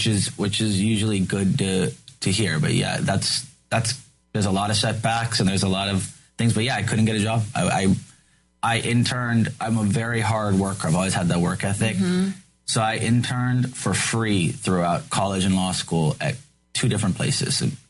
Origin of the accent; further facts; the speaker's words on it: Los Angeles, California, United States; I was from Los Angeles, so it was good that I combined all these worlds and I created a business out of it in college.